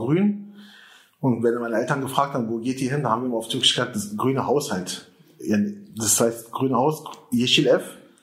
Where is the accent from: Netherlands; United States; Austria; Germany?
Germany; Spandau, Berlin; Also ich bin ja hier aufgewachsen, also geboren in Spandauer Kiez